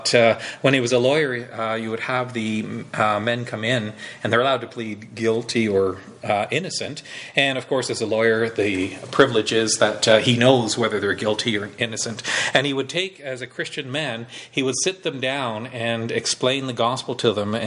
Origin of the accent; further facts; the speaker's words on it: Moose Factory, Ontario, Canada; When they come in there and kind of ask where you're from, and I'm from Moose Factory